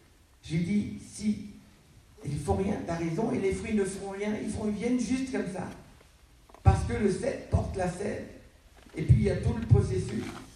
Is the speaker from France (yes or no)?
yes; Grand Est, France; on marche dans les vignes chez nous, en Alsace.